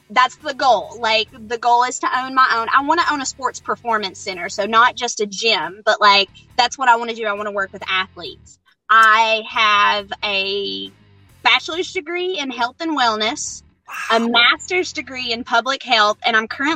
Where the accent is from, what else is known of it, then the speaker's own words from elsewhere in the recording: Georgia, United States; like, you know, growing up in Georgia, like, cause dad did all the shows in Georgia.